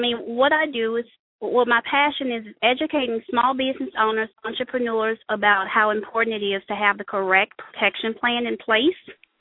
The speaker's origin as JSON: {"language": "English", "town": "Memphis", "region": "Tennessee", "country": "United States", "lives_now": "Atlanta, United States", "said": "I'm originally from Memphis."}